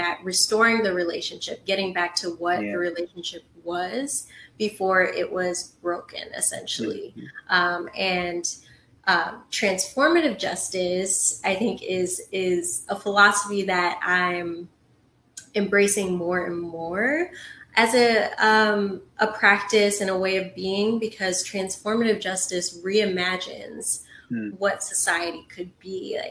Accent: Cincinnati, Ohio, United States; Yeah, so I grew up in Cincinnati all my life, spent in Cincinnati, Ohio.

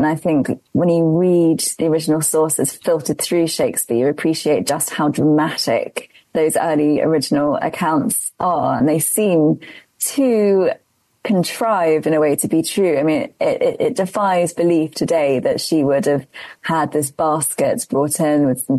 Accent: England, United Kingdom; I'm English

